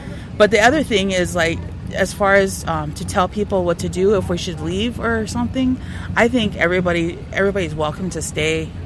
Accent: Standing Rock, North Dakota, United States; But as an individual, I'm from Standing Rock.

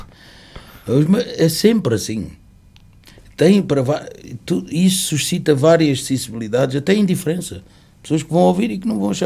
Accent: Portugal; a minha curiosidade enquanto português

